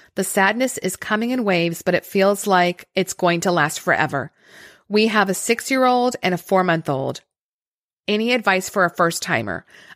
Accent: New Mexico, United States; also born or lived in Hawaii; I was raised in New Mexico near the mountains. It's a beautiful landscape where I grew up.

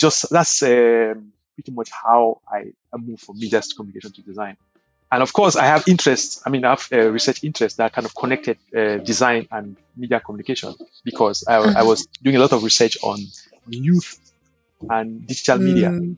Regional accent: Anglophone Cameroon, Cameroon; born there; I was born in Cameroon, in the English-speaking part of Cameroon. I was a former British protectorate.

